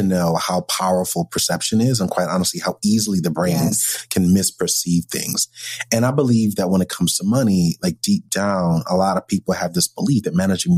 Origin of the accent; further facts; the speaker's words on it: New York, United States; I'm a New Yorker.